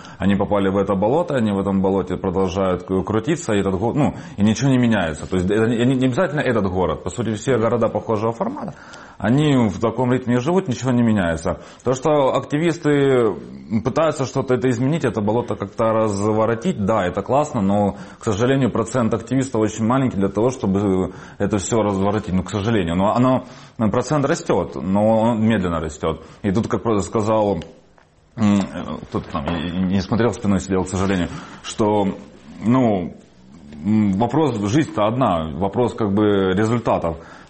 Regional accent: Horlivka, Donetsk Oblast, Ukraine; moved away; Я кочевник, я с многих городов. Вообще я с Горловки, но я там очень еще до войны раньше уехал, поэтому гастарбайтер.

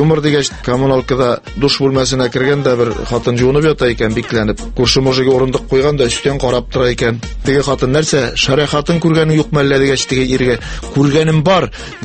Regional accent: Akhmet, Bashkortostan, Russia; Бу Башкортстанның Шакмагыш районы Әхмәт авылында.

